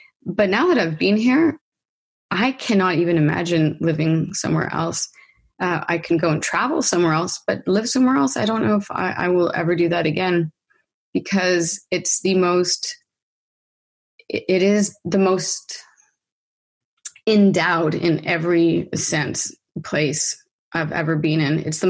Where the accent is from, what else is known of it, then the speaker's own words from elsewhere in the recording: Canada; moved away; I'd like to answer that as a Canadian who's lived abroad for a long time.